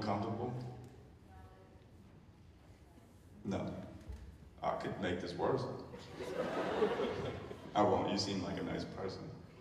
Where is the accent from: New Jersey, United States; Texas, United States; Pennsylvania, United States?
New Jersey, United States; My dad had a liquor store growing up in Jersey, obviously, and such a weird, we're not all kids of doctors, you know? Some of us are just average middle class Indian people.